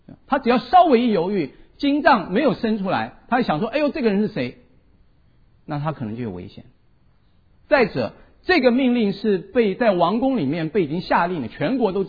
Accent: Taiwan; accent: Taiwanese; 现在你们要以基督的爱忍受我的台湾腔国语。

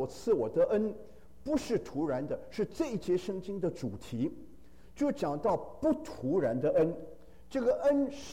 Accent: China; 我们中国人哈，这些年来我常常有机会回到国内

